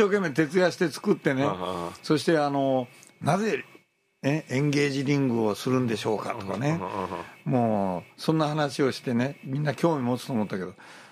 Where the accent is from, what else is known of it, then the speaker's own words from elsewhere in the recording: Kyushu, Japan; で私は九州出身ですって言ったんですよ